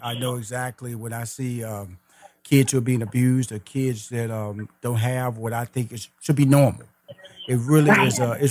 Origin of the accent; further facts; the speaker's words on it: Houston, Texas, United States; Well, see, I'm a Texas boy. I'm from Houston, Texas.